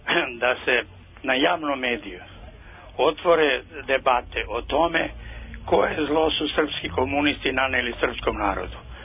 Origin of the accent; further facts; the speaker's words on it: Petrovo Selo, Bor District, Serbia; Ja sam iz Petrovog sela kod Kladova na Dunavu.